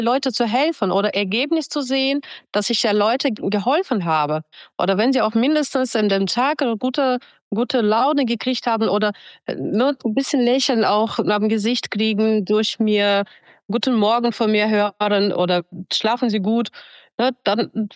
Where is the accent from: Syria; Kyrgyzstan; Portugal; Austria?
Kyrgyzstan; now in Germany; weil ich komme aus Kirgisistan und da haben wir keine Möglichkeit gehabt, so schnell zum Arzt zu kommen